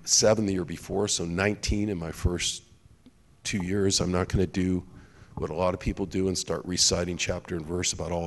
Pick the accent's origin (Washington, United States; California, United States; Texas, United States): California, United States; San Diego; I know I'm from San Diego, but I want to introduce a bill to extend this across the state